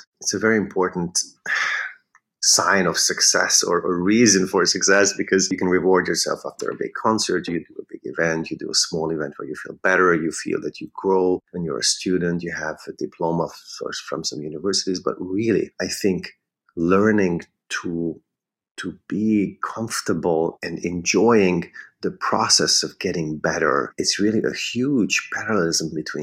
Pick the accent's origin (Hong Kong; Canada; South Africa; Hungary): Hungary; English is a second language; now in New York, United States; I think it's a beautiful country. It's my home country. I will never lose connection with Hungary. And I love being here in New York and realizing my dreams as well.